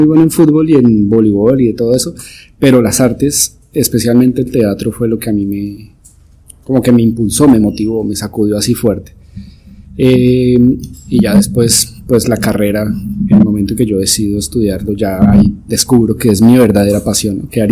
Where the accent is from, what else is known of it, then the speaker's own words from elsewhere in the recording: Bogotá, Colombia; soy procedente de Bogotá, Colombia.